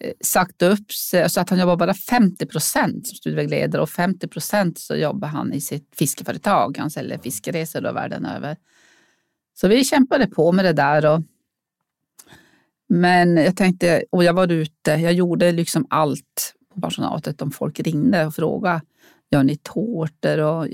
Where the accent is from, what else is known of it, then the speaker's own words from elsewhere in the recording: Harads, Norrbotten County, Sweden; Varför är jag inte hemma i Harads? De behöver ju hjälp i Harads.